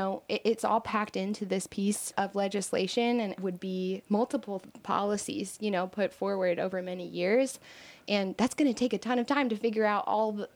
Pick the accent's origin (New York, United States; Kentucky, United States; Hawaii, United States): Kentucky, United States; Louisville; I moved back to Kentucky about a year ago. I grew up here in Louisville.